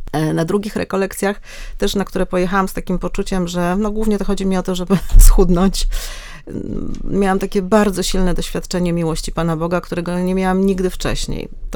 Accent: Warsaw, Masovian Voivodeship, Poland; też jestem z Warszawy, jak mój przedmówca.

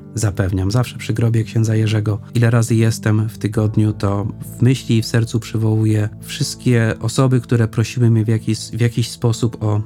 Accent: Grybów, Lesser Poland, Poland; Pochodzę z okolic Nowego Sącza, z Grybowa. To jest takie małe miasteczko między Nowym Sączem a Gorlicami, na styku Podkarpacia Małopolski.

